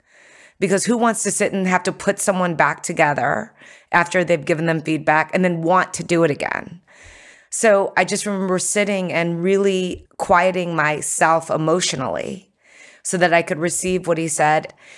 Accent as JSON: {"language": "English", "country": "United States", "tie": "born there", "said": "Then I was born in America. That's a real thing."}